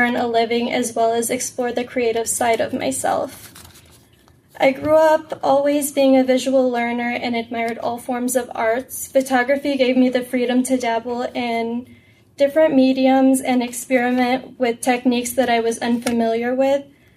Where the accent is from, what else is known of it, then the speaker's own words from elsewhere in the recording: Dearborn, Michigan, United States; I'm a Lebanese-American who was born and raised in Dearborn, Michigan. As a first-generation American, I've been influenced by my cultural background